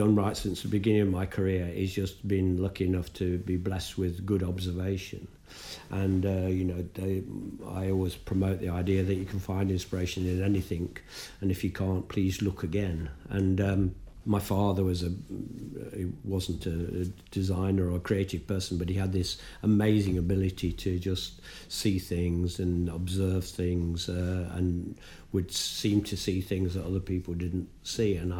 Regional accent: London, United Kingdom; So in 1982, I was on a train going to Nottingham from London, my hometown, and I was with an American friend

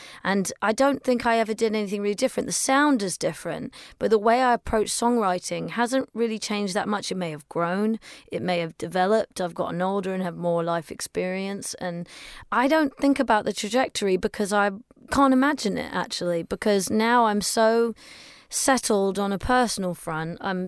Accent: United Kingdom; now in Nashville, United States; I'm a British person in Nashville, surrounded by country music, which I didn't grow up surrounded by.

